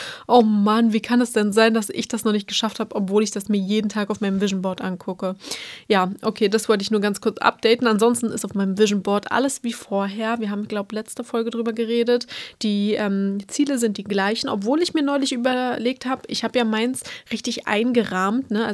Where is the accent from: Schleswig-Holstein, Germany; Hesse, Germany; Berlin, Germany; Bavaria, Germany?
Berlin, Germany; born there; das war für mich als gebürtige Berlinerin ja halt voll anders